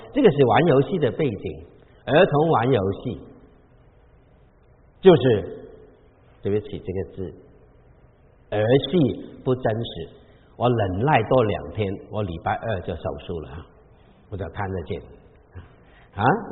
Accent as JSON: {"language": "Chinese", "region": "Guangdong", "country": "China", "said": "我是广东人哈，"}